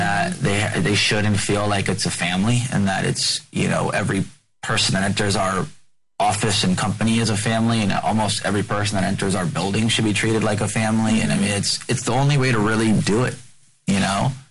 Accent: Los Angeles, California, United States; We grew up in Los Angeles, my partners and I. We are born and bred

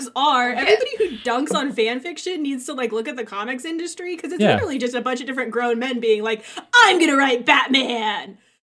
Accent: United States; Dude, I'm American. I don't know why we do shit.

